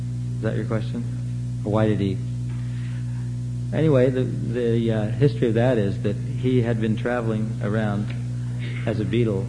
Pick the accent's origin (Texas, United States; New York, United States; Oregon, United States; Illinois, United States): Oregon, United States; Portland; I'm from Portland, Oregon. My parents were Jewish. I lived in a Catholic neighborhood, and all my friends were Catholic.